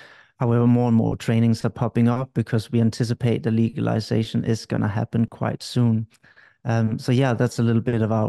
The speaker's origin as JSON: {"language": "English", "country": "Denmark", "tie": "born or raised there", "second_language": "English", "moved": "yes", "lives_now": "United Kingdom", "said": "Well, I grew up in Denmark originally, and now I'm based in the United Kingdom."}